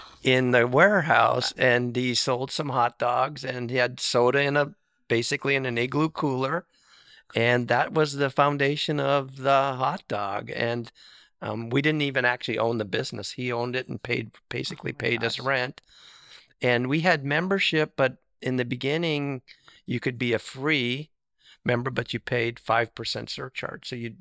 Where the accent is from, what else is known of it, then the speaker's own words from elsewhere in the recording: Minnesota, United States; Well, I grew up in northern Minnesota where, you know, it's a great place to be from.